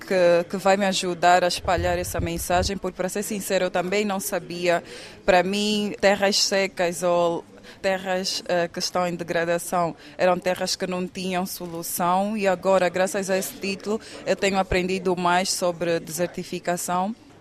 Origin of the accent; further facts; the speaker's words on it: Benguela, Angola; born there; Eu nasci em Benguela e tenho um município, que é a Baía Farta, que é afetado por esse problema.